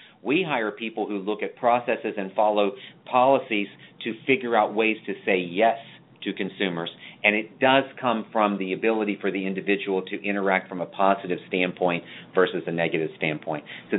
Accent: Charleston, South Carolina, United States; I'm here from Charleston, South Carolina, where even when it rains, the sun still shines.

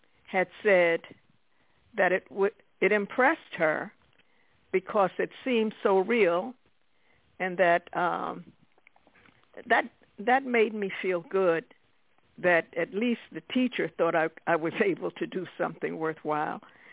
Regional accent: Southern United States, United States; now in New York City, United States; Well, when I came from the South and I moved to New York City, I was impressed by the way people spoke here in New York. I had a different accent, and I guess you call it brogue.

